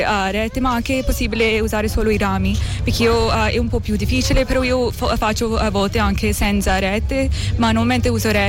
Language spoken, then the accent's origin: Italian; Canada; Italian is a second language; now in Florence, Italy; Sono canadese, però vivo a Firenze.